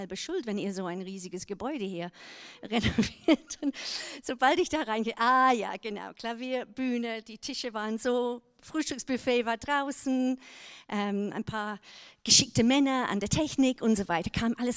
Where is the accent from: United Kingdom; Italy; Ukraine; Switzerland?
United Kingdom; England; now in Germany; ich komme ursprünglich aus England. Ich bin seit meinem letzten Besuch hier, bin ich wirklich eingeschwäbelt, weil ich mich einbürgern ließ, als Brexit geschah.